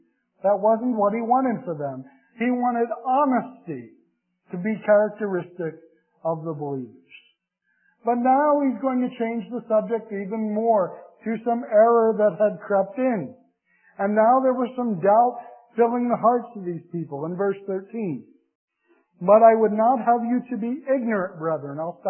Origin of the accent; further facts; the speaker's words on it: Pennsylvania, United States; or Philadelphia. I had to slip that in on behalf of my home state.